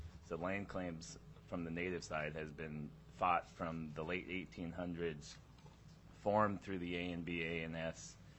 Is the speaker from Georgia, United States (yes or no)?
no; Yakutat, Alaska, United States; also born or lived in Juneau; Born and raised in Yakutat, went to high school in Juneau, and glad to be working here in Juneau.